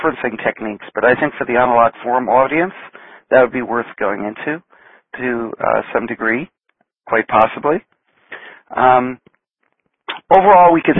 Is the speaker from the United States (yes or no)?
yes; Seattle, Washington, United States; which was held here in my hometown of Seattle, last week.